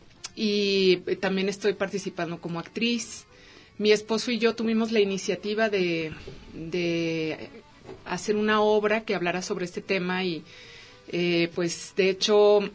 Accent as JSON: {"language": "Spanish", "region": "Chihuahua", "country": "Mexico", "tie": "born or raised there", "said": "Bueno, el apellido es de Guerrero, Chihuahua. Yo crecí en Chihuahua, Chihuahua."}